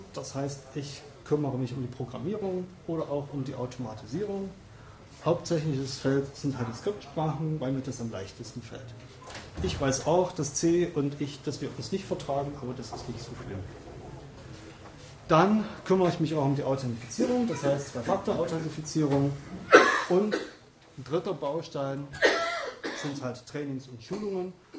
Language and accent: German; Berlin, Germany; ich komme aus Berlin